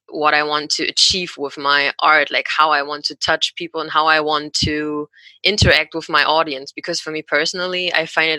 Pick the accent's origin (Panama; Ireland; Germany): Germany; English is a second language; now in Berlin, Germany; I'm from Germany. I live in Berlin. And so I came there from my hometown, which is also in Germany